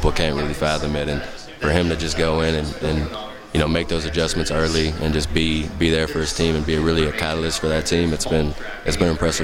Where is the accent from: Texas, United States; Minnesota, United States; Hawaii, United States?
Texas, United States; Houston; So I'm from Houston. You know, obviously I wanted to see the Texans move along.